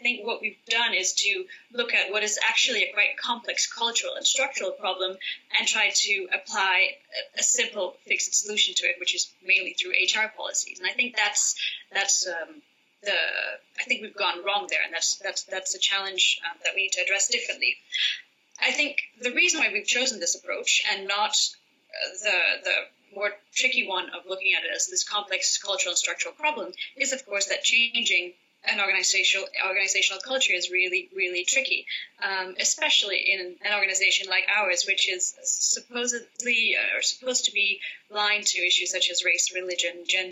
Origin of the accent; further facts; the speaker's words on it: Denmark; also born or lived in Geneva; now in Mogadishu, Somalia; I am originally from Denmark, where I've grown up most of my life.